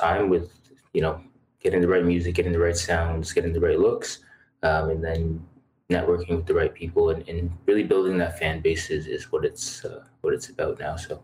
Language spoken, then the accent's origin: English; Ajax, Ontario, Canada; I am from Ajax, from the Durham region, really. If you're from Ajax or any of the surrounding areas, you know it's all part of the Durham region there. So that's where I'm from. I grew up in this area and have lived in every city of it.